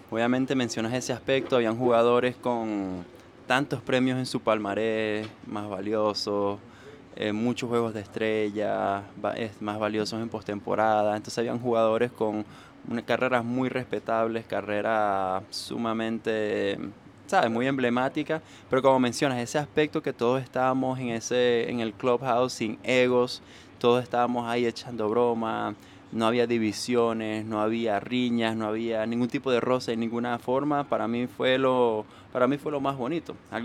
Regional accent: Venezuela; Yo sé que como venezolano eso pesa un poquito más

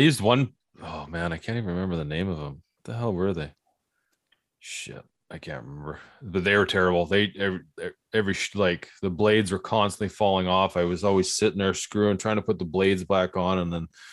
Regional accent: Canada; we're Canadian, man.

